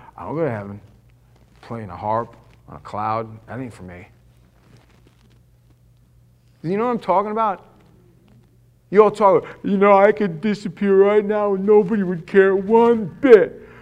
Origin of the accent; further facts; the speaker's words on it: New York, United States; You remember being a kid, I grew up in New York, you know, and we hung out at the local schoolyard.